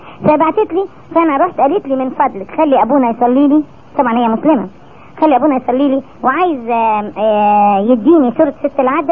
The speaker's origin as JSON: {"language": "Arabic", "country": "Egypt", "said": "انا قلت يمكن لو حصلت عندنا في مصر كانوا قالوا دول اصلهم مش بيفهموا"}